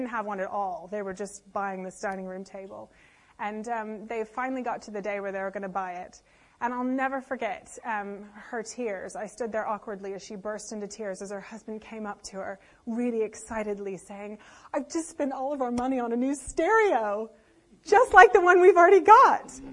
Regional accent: United States; Come on, we're English, but I'm American, so you can hold your hands high.

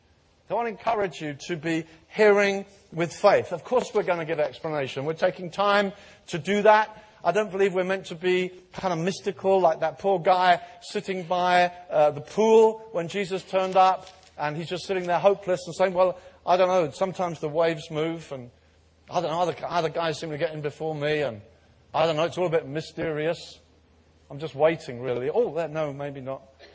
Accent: England, United Kingdom; I think as English people particularly, we're a bit prone to that.

